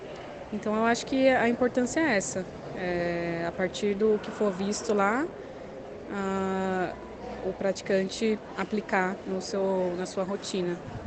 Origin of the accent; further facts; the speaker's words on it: São Paulo, Brazil; eu sou de São Paulo